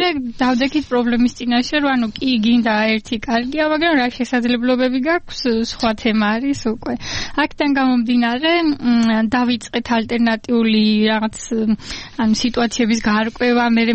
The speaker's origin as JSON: {"language": "Georgian", "town": "Apeni", "region": "Kakheti", "country": "Georgia", "said": "არა აფენიდან ვარ ისეც ლაგოდეხს ეკუთვნის"}